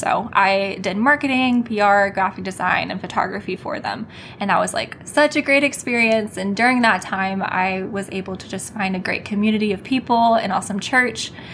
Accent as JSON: {"language": "English", "region": "Pennsylvania", "country": "United States", "tie": "born or raised there", "also_born_or_lived": "Syracuse", "said": "I was born in Syracuse, I grew up in Pennsylvania, and I spent most of my summers working up in the Adirondacks in the mountains, if you guys know where that is."}